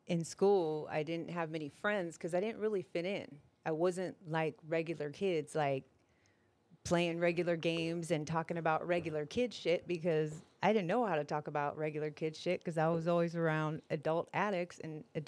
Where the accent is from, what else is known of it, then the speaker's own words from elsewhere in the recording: El Cajon, California, United States; So I grew up in El Cajon apartments. You know, it was ghetto and, you know, that's just how it was.